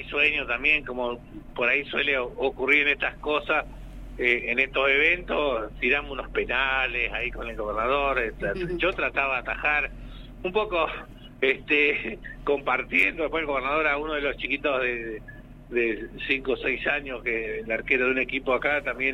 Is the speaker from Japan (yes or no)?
no; Patagonia, Argentina; No nos asusta, somos patagónicos, pero bueno, ahora la verdad que hay unos días, ha hecho unos días de frío